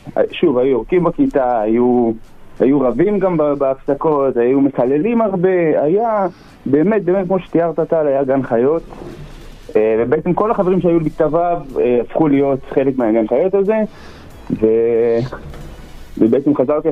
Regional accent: Switzerland; Hebrew is a second language; אני לגמרי שוויצרי, כן, לגמרי, שוב. אני שוויצרי שמדבר עברית, נקרא לזה ככה.

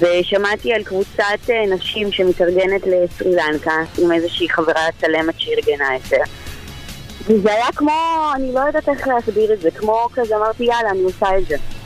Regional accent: Russia; now in Israel; גדלתי, נולדתי ברוסיה וכן היינו בים

